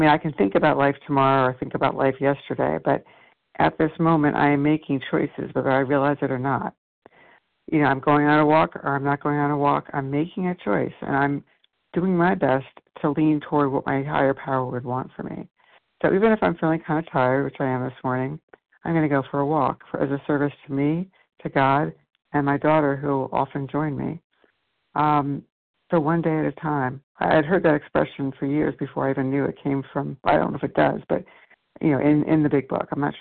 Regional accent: New York, United States; New York.

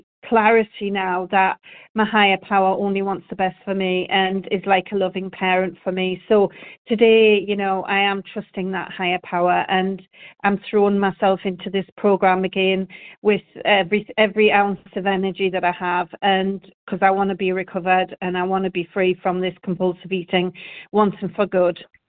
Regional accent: Norway; I am a compulsive eater, and I am from Norway.

